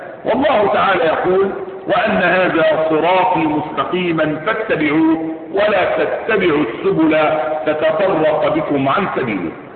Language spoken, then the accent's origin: Arabic; Egypt; إحنا مصريين أه